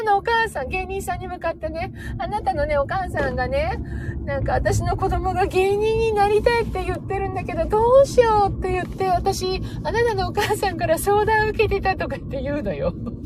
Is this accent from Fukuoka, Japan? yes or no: yes; Kitakyushu, Fukuoka, Japan; 私が北九州でーすとかって言ったら、